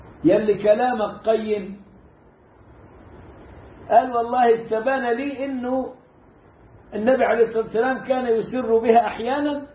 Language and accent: Arabic; Egypt; عندنا في مصر الجمعية الشرعية تجهر بالبسملة على مذهب الشافعي